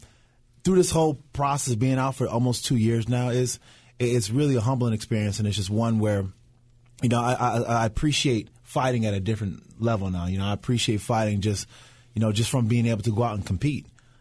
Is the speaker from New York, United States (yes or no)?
yes; Niagara Falls, New York, United States; I grew up in Niagara Falls, New York. See, that's the problem. All that lake effect snow for so many years has definitely stained my mentality.